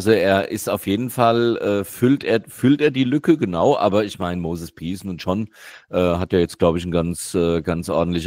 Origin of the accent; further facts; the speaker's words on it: Hesse, Germany; Und ich komme jetzt aus der Ecke, also Flörsheim, Hattersheim, Eddersheim, Frankfurt-Höchst